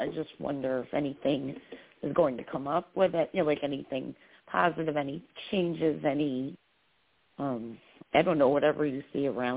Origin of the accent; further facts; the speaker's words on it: New York, United States; I'm from New York State